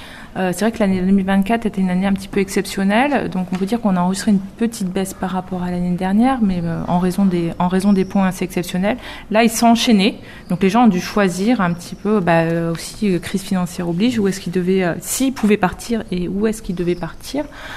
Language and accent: French; Beaulieu-sur-Dordogne, Nouvelle-Aquitaine, France; je suis lotoise corrézienne, ça ne faut pas trop le dire, corrézienne du Sud, puisque j'ai grandi à Beaulieu-sur-Dordogne et j'étais en études au lycée à Saint-Céré, passé mon bac à Figeac